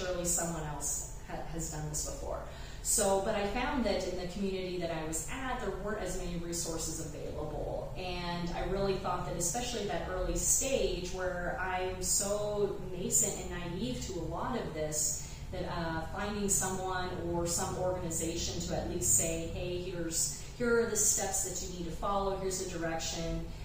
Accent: Kansas, United States; So I'm originally from Kansas. I've been here about 15 years now.

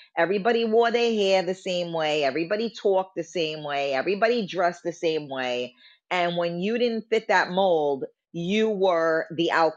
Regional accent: New York City, New York, United States; because I was, you know, like you said, growing up in the Bronx, you know, is a very, you know, it's a different mentality.

